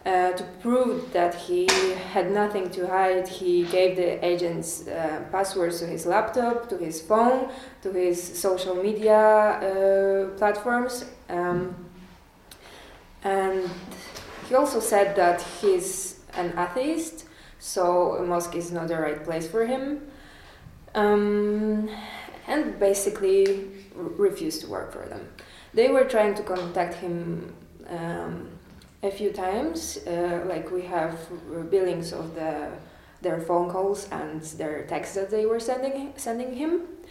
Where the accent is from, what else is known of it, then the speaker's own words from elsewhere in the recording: Poland; English is a second language; I'm from Poland